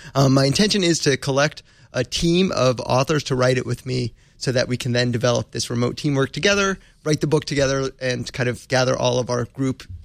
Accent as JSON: {"language": "English", "town": "Phoenix", "region": "Arizona", "country": "United States", "said": "So I am from Phoenix, Arizona, where ridiculous amounts"}